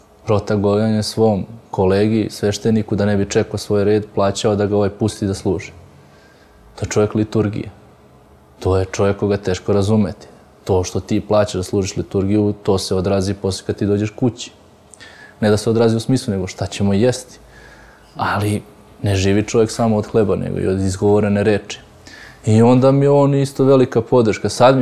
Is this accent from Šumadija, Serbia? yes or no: yes; Aranđelovac, Šumadija, Serbia; born there; To je tehnička stvar, da li sam ja rođen u Aranđelcu ili negde. Moj zavičaj na Kosovo i Metohiji.